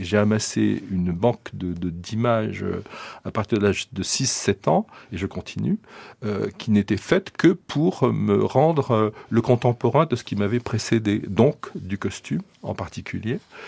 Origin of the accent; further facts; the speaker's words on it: Arles, Provence-Alpes-Côte d'Azur, France; born there; je suis né à Arles